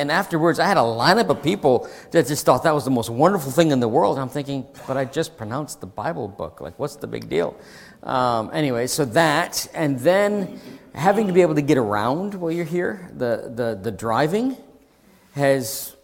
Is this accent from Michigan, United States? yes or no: no; Massachusetts, United States; Growing up in Massachusetts, just outside of Boston, I always thought that I'd get to go home and start a church somewhere in the Boston area.